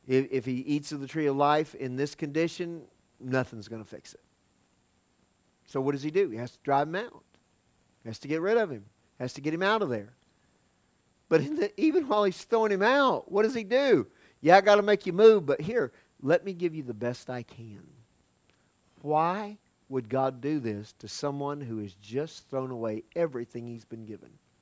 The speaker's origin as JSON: {"language": "English", "region": "Florida", "country": "United States", "said": "I'm from Florida. We've got some banana trees."}